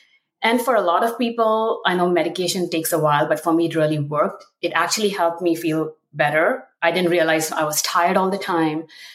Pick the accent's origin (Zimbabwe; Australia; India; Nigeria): India; moved away as an adult; now in United States; I'm an Indian immigrant. This year will mark my 20th year in the United States.